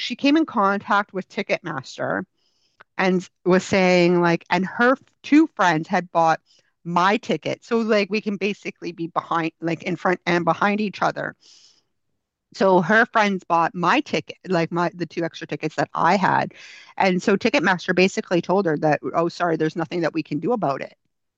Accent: Canada; and I should be, because I'm Canadian.

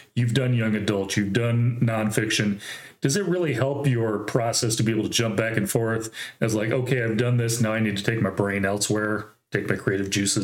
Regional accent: Michigan, United States; born there; now in Nebraska, United States; But I was born in Michigan, so of course, you know, that one, that whole storyline kind of caught my eye, even though, you know, I'm living out here in Nebraska now too.

